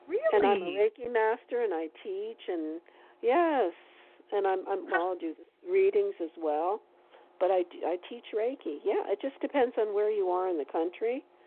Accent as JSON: {"language": "English", "region": "East Coast", "country": "United States", "said": "I'm from the East Coast, so, you know, this has been different for me."}